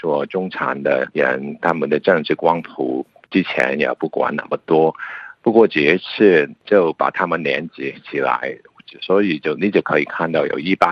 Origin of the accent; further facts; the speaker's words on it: Hong Kong; 我作为香港人，我可以看